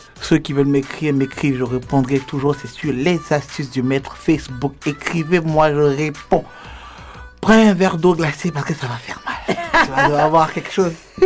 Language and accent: French; Canada; Je suis canadienne et je vis à Montréal.